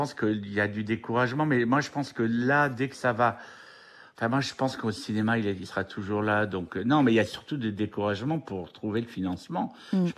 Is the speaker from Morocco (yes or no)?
no; Angers, Pays de la Loire, France; je la connais depuis assez longtemps, parce que je suis d'Angers.